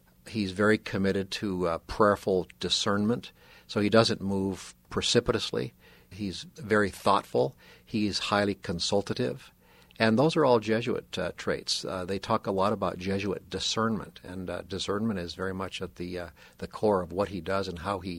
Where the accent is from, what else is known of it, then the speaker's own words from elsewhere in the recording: Butte, Montana, United States; also born or lived in Anaconda, United States; I was born in Anaconda, Montana, raised in Butte. The priest teased me that I have dual citizenship, so it's kind of nice.